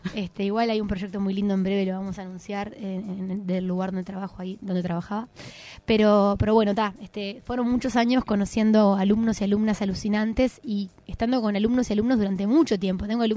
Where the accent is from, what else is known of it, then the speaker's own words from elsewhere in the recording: Las Piedras, Canelones, Uruguay; Yo en ese momento vivía en Las Piedras, soy de Las Piedras, pero todavía estaba viviendo allá.